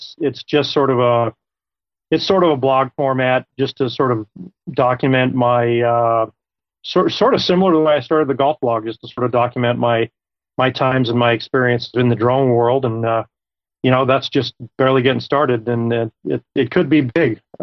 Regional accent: Utah, United States; I built a site here for my home state

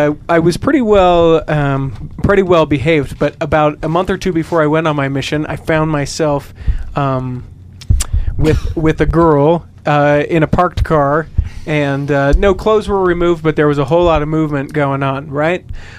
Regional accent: Salt Lake City, Utah, United States; I grew up here in Salt Lake City. That's where we're recording this in. All in a neighborhood of about 5 mile radius.

